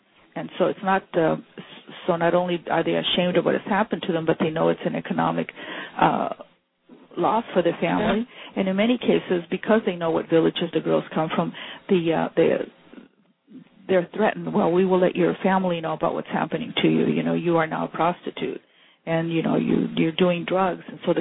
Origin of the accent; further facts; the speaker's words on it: Ecuador; English is a second language; And you know, of course, since I'm from Ecuador and I was talking to them